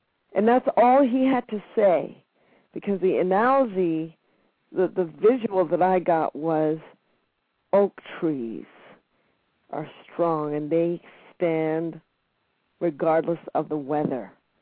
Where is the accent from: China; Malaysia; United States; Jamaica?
Jamaica; moved away; Yes. And no, I do not have an accent. I lost my accent probably within the first year of being here because I was fairly young.